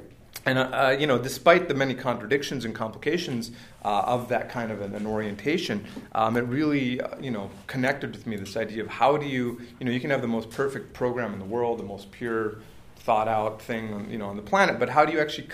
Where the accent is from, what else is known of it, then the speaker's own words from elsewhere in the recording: Mexico; now in United States; I actually grew up in Mexico. Even though … I was born in Mexico. My mom was Mexican.